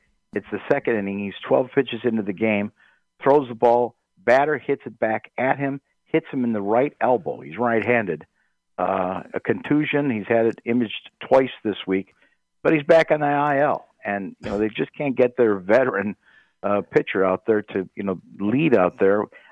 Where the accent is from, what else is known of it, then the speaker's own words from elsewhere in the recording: Beloit, Wisconsin, United States; You know, in my hometown of Beloit, there's a place called Old Fashioned Bakery that's been around for 50, 60 years.